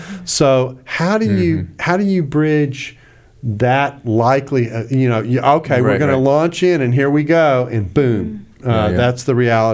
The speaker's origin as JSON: {"language": "English", "region": "the South", "country": "United States", "said": "And I'm from the South, so ladies get to go first."}